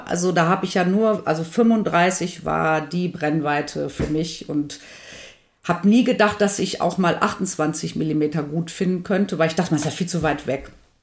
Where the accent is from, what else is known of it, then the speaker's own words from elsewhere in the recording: North Rhine-Westphalia, Germany; Also ich mag Paderborn nach wie vor, es ist halt meine Heimat, also das ist ein Dorf bei Paderborn. Ich fahre auch regelmäßig hin, da habe ich noch meine Familie oder beziehungsweise Teile meiner Familie.